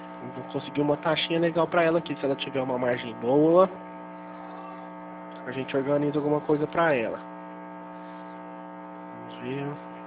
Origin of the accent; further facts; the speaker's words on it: Franca, São Paulo, Brazil; Aqui de Franca, São Paulo.